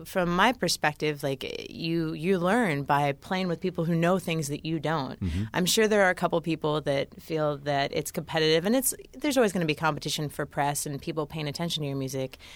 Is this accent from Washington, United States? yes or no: yes; Aberdeen, Washington, United States; also born or lived in Des Moines; Yeah, I grew up in Aberdeen, Washington. It's about an hour and a half south of Seattle.